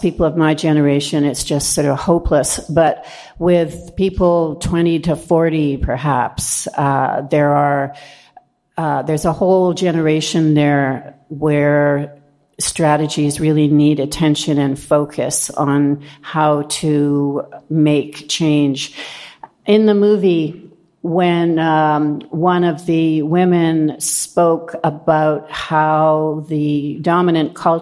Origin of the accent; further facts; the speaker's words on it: St. Catharines, Ontario, Canada; Just wanted to add a little tiny piece for, I'm from St. Catharines